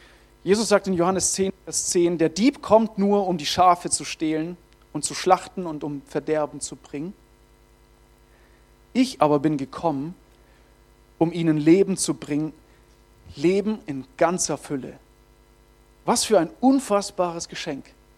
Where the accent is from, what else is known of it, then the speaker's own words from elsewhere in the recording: Baden-Württemberg, Germany; Ja, ich bin Schwabe, ich kann sowas.